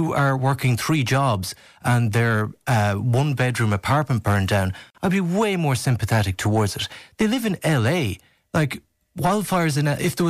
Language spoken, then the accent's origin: English; Roscommon, Connacht, Ireland; And just on that minus six in Roscommon being normal, I'm from Roscommon. That's not normal.